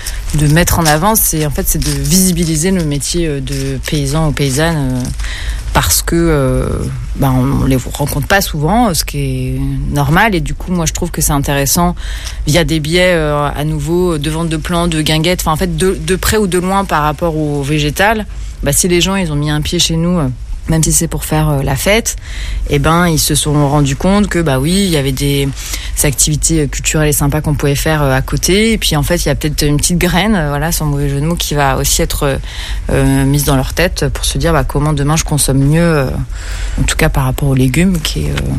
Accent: Nantes, Pays de la Loire, France; je suis nantaise et je suis maraîchère au sein de l'association du collectif Java.

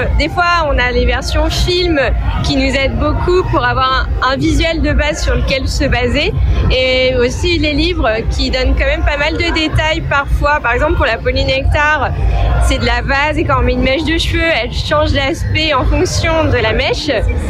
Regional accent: Rouen, Normandy, France; Pas du tout, on est de Rouen.

